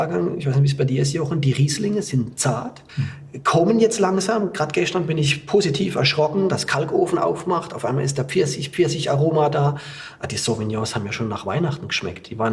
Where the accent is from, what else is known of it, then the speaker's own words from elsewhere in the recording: Baden-Württemberg, Germany; ich bin in Südbaden aufgewachsen, habe im Kaiserschuh gelernt, war im Burgund. Das hätte ich mal nicht gedacht. Dann kam ich 2008 in die Pfalz